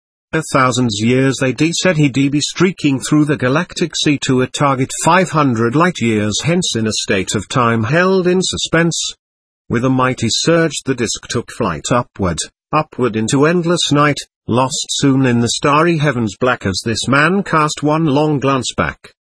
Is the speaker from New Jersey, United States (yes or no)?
yes; Grantwood, New Jersey, United States; also born or lived in Brooklyn; I was born in Brooklyn, N.Y. February 17, 1922, but when I was a year old mother and dad moved to Grantwood where we lived for several years.